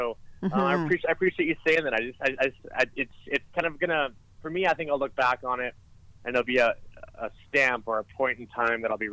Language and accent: English; Alberta, Canada; I'm from Alberta too, so I feel like I get the best of both worlds with the mountains up there as well.